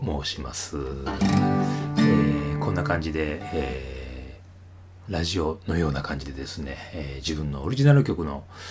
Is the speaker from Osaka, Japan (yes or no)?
yes; Osaka, Japan; このイントネーションで分かってもらってると思うんですけども、関西、まあ大阪でございますね。大阪で生まれ育ち、